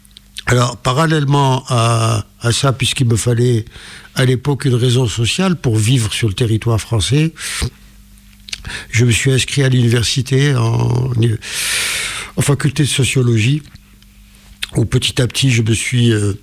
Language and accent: French; Sebdou, Tlemcen Province, Algeria; moved away; je suis né à Sebdo, c'est une petite ville de garnison dans l'ouest de l'Algérie, pas loin de la frontière avec le Maroc. J'y suis né le 9 octobre 1947. Et j'y ai vécu toute mon enfance